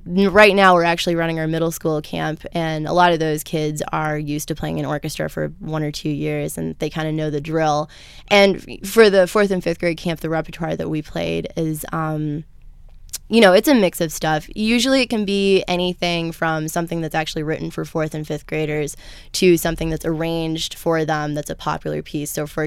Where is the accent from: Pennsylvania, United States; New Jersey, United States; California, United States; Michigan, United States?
Michigan, United States; Marquette; I grew up in Marquette